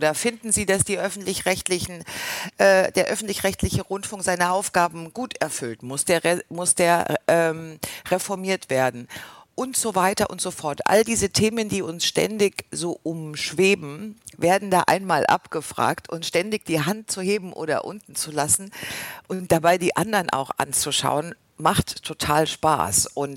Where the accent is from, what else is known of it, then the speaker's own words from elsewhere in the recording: Halle, Saxony-Anhalt, Germany; born there; Halle ist mein Geburtsort, aber ich habe dort nie gelebt